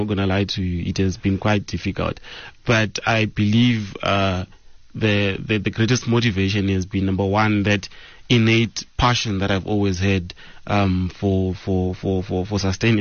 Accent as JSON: {"language": "English", "country": "Zimbabwe", "tie": "born or raised there", "lives_now": "South Africa", "said": "Growing up in Zimbabwe was, there's this narrative that has been written about Zimbabwe out there, so that every time you mention that you're from Zimbabwe, there's this"}